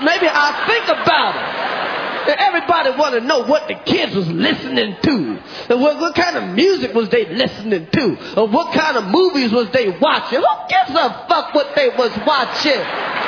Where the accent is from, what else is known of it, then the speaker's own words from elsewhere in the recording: Brooklyn, New York, United States; Brooklyn in the house. I'm from Brooklyn.